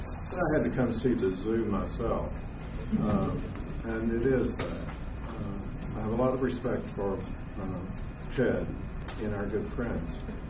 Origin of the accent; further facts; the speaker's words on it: Liberty, Texas, United States; I'm from Liberty, Texas. I don't get into Houston very much